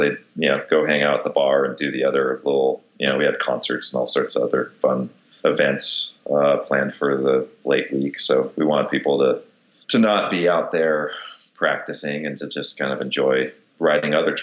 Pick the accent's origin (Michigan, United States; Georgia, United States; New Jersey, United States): Michigan, United States; Detroit; I'm a machinist from Detroit, and I like single speeds